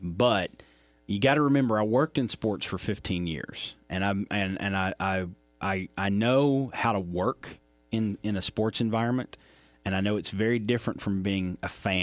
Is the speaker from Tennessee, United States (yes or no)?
no; Pikeville, Kentucky, United States; I grew up in Pikeville, so it's all good for me too.